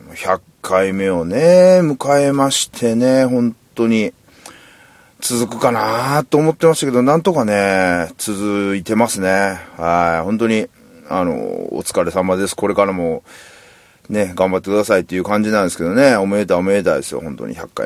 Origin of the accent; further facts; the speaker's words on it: Kansai, Japan; 自分関西人なのにね